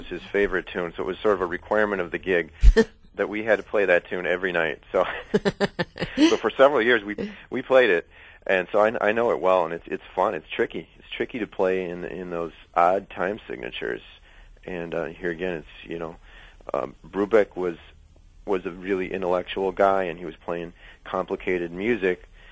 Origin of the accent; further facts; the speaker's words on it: Milwaukee, Wisconsin, United States; I grew up here in Milwaukee, and I started...